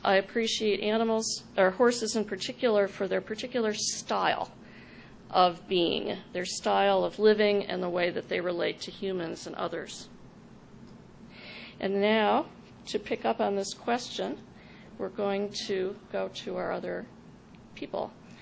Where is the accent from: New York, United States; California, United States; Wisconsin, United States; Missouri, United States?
Wisconsin, United States; Well, I grew up in Wisconsin, where my family owned a large dairy company and a number of farms.